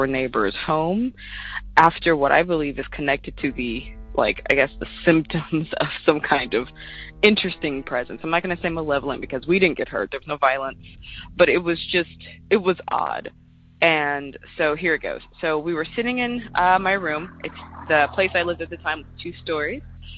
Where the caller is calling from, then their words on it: Sacramento, California, United States; I am calling from Sacramento, California.